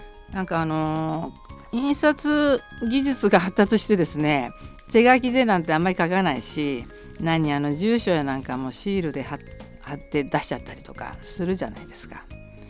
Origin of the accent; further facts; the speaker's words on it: Tokyo, Japan; 江戸っ子なんでお祭り好きなんですよ。